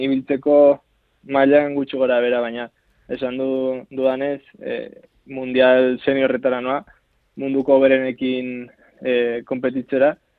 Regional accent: Basque Country, Spain; also born or lived in Brazil / Navarre; Ni han jaio nintzen Brasilen, eta bi urterekin ona etorri nintzen Euskal Herrira. Eta hori hasieran Gipuzkoan bizi ginen, gero Nafarroa joan ginen, Izabara, Belaguan, eta orain Etxaurin bizi nahi.

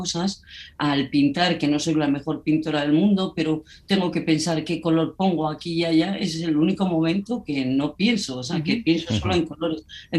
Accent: Navarre, Spain; eso que soy navarra

